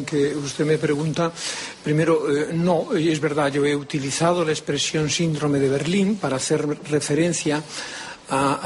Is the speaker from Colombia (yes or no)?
no; Spain; Yo lo que defiendo es que, como españoles